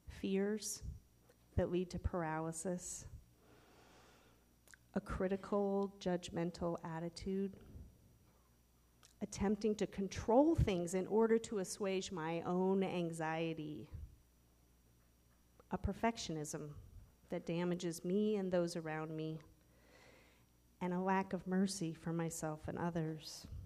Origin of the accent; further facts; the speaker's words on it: Montana, United States; As a kid growing up in Montana, most of our 27 acres were woods.